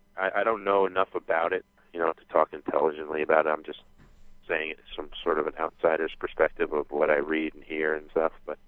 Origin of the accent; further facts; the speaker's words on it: New York, United States; Yeah, where I grew up in New York, the only body of water we had near us was the Hudson River